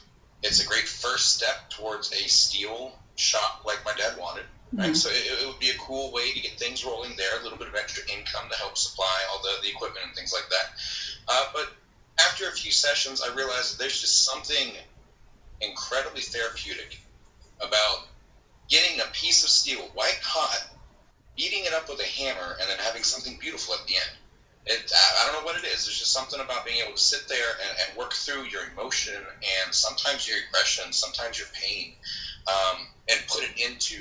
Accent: the South, United States; Well, being born and raised in the South, I tend to believe that not only can a country boy survive

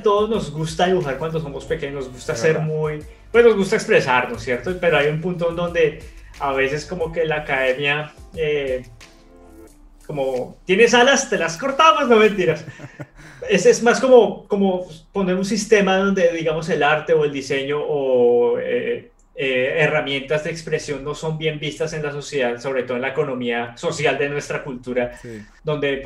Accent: Colombia; yo soy originalmente de Colombia, somos vecinos.

